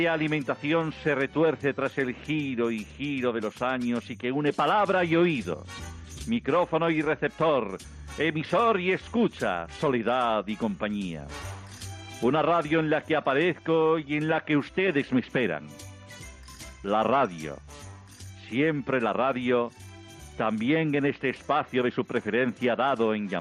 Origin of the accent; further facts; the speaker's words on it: Spain; que soy otro español universal.